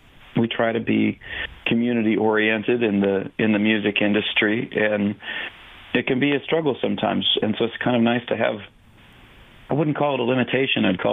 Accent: Missouri, Arkansas, Kansas area, United States; I'm from a long ways off. I'm from Missouri, Arkansas, Kansas kind of area.

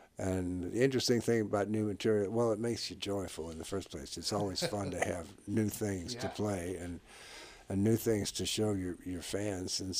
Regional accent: New Orleans, Louisiana, United States; when I was growing up in New Orleans, my next door neighbor's name was Boudreau.

